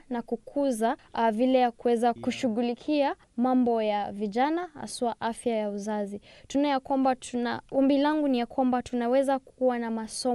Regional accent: Nairobi, Kenya; Lakini kweli mimi ambapo ninatoka kama Nairobi, mimi ninaona kwamba vijana wengi wanajaribu kutafuta ajira.

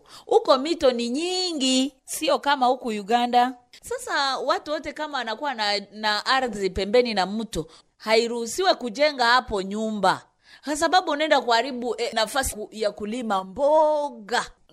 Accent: DR Congo; born there; Mimi nimezaliwa Kongo.

